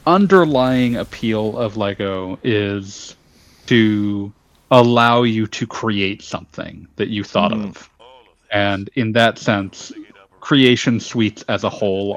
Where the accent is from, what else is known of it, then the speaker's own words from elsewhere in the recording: United States; I apologize, I'm American, we tend to say Legos